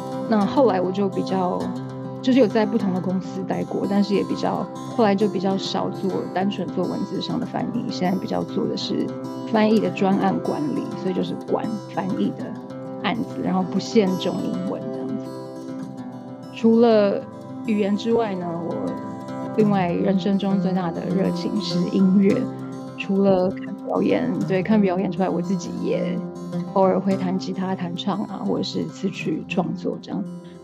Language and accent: Chinese; Taipei, Taiwan; moved away as an adult; now in London, United Kingdom; 我是在台北出生长大的，然后我2015年来伦敦读硕士，读了一年，然后那时候很幸运，就是我隔年就抽中打工旅游签，所以我后来就一直留下来工作，一直到现在，现在已经超过七年了